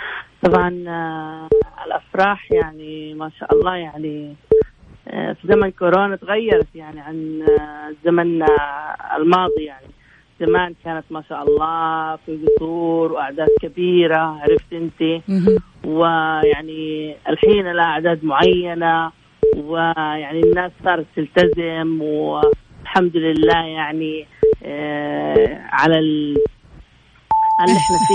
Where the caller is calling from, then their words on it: Buraydah, Al-Qassim, Saudi Arabia; أنا من القصيم تحديدا من بريدة